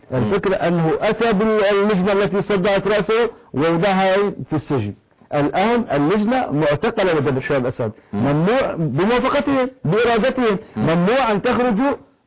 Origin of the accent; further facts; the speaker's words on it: Homs, Homs Governorate, Syria; أنا شخصيا أنا من حمص, أنا مستعد أوصلكم إلى داخل حمص.